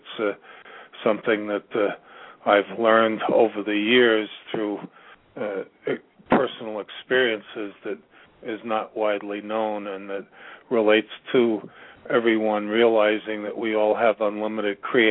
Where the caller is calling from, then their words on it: Virginia, United States; I'm calling from Virginia.